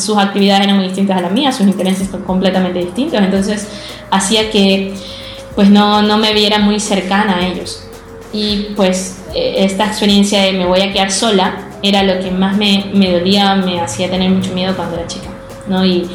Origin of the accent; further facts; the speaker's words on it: Guayaquil, Guayas, Ecuador; tengo 27 años y soy de Guayaquil, Ecuador.